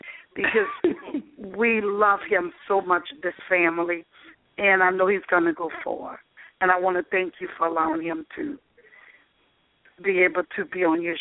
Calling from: New Orleans, Louisiana, United States; I'm actually Cameron's aunt in New Orleans, Louisiana.

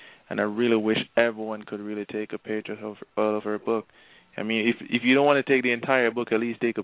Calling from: Jamaica; Well, I'm calling all the way from Jamaica.

